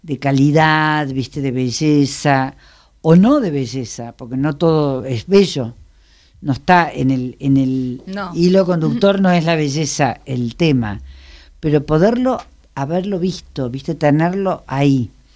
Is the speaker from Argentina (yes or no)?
yes; Argentina; como argentina, pienso que todos tenemos una deuda